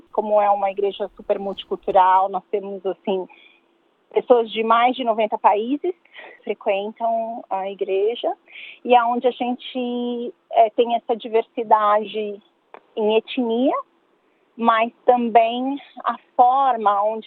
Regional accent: Brazil; A gente, como brasileira, você sabe, a gente já tem o nosso coração extremamente aquecido, né?

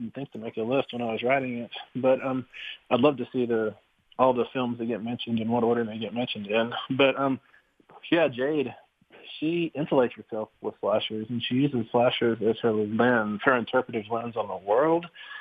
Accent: Texas, United States; growing up in West Texas, I was the only Blackfeet, aside from my dad and my uncle and my cousins, it felt like hundreds of miles around

